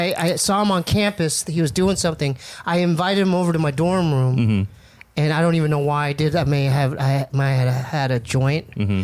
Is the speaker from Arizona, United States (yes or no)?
yes; Arizona, United States; I grew up in Arizona, so the only two DJs I knew about that were, like, doing what you did was Radar.